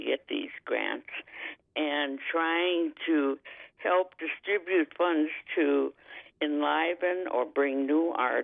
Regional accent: Minnesota, United States; Well, I'm originally from Minnesota, South Central Minnesota, and have lived in many parts of the world since then.

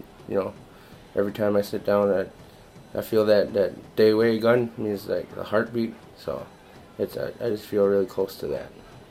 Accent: Bad River, Wisconsin, United States; You know, I'm from Bad River. They were partying in Madeline Island and Red Cliff.

